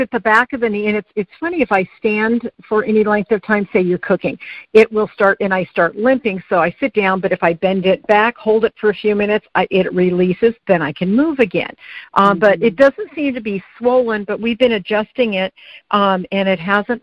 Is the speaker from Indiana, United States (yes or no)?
no; California, United States; I'm from Northern California, before I forget to tell you where I'm from.